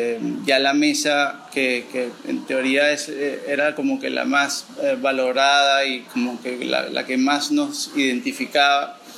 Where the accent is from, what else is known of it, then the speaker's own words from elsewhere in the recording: Venezuela; un flan o un quesillo venezolano, porque somos venezolanos